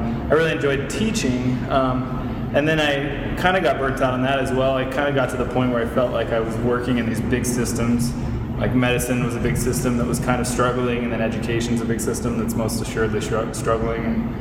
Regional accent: Oklahoma, United States; born there; Well, I was born in Oklahoma, but I've lived here most of my life

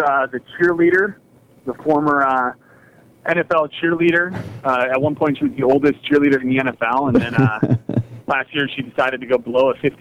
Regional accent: Mukwonago, Wisconsin, United States; the name of a sex offender from my hometown of Maquoneago, Wisconsin?

